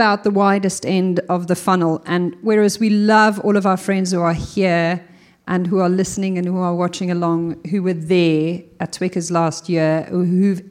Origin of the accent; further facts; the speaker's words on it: South Africa; I can say this as a South African.